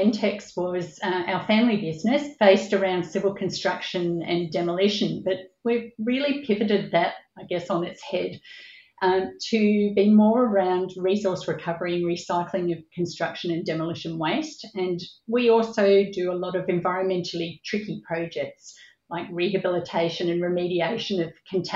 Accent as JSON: {"language": "English", "town": "Melbourne", "region": "Victoria", "country": "Australia", "tie": "born or raised there", "also_born_or_lived": "New South Wales", "said": "I grew up in Melbourne, well, actually between Melbourne and country New South Wales"}